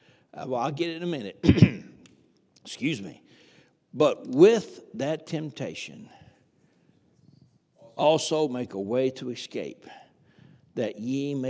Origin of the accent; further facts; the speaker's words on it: the South, United States; accent: Southern; by the way, Southern is my native tongue